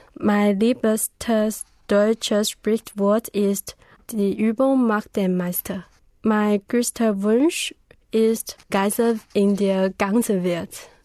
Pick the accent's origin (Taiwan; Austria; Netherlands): Taiwan; German is a second language; Ich komme aus einer schönen Insel, Taiwan.